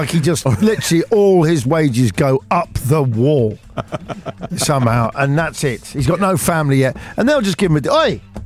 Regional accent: London, United Kingdom; accent: Cockney; because I'm a Cockney copper.

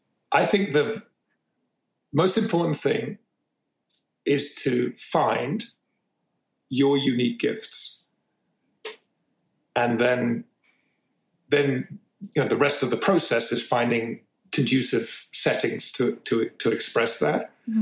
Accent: London, United Kingdom; born there; I was born in London.

